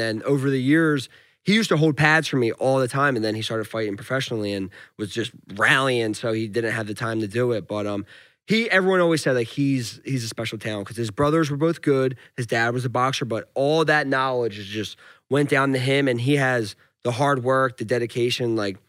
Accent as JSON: {"language": "English", "country": "United States", "said": "But I'm American. I'm American."}